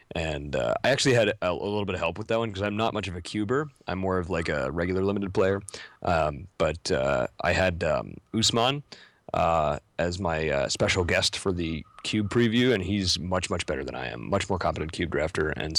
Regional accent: New York, United States; a breeding ground for serious players in New York, because I am a New Yorker.

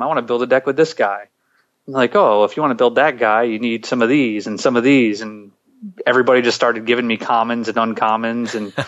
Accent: Syracuse, New York, United States; if there was a PTQ or something that was in my hometown of Syracuse or nearby in like Binghamton, then I'd go play that.

